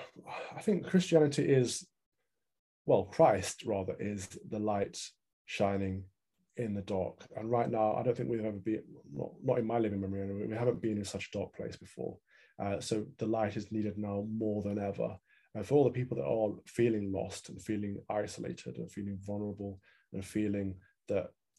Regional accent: Midlands, United Kingdom; Well, I'm from the Midlands. So I've spent a lot of time in the middle of the country

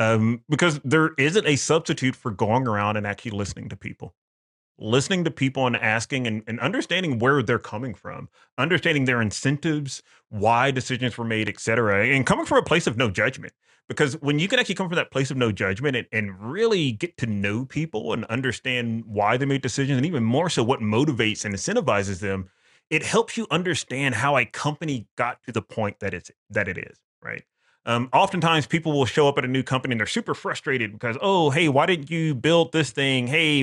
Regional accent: Mississippi, United States; It's like, oh, you know, cause I'm from Mississippi. Our regulations there are a little bit more fast and loose, right?

